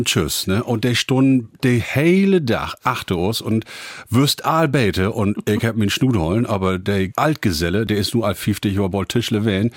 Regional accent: Bokelo, Lower Saxony, Germany; also ich bin in Emsland groß geworden, in Lütje Dörp, das heißt Bokelo, das liegt bei Meppen

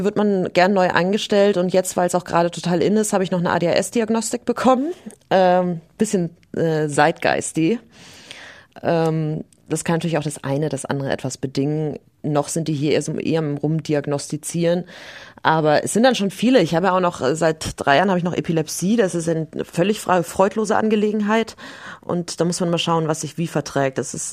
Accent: Grassau, Bavaria, Germany; also born or lived in Berlin; Ich bin in Berlin geboren, aber wurde dann verschleppt ins oberbayerische Grassau, wo meine Eltern Gott sei Dank noch wohnen

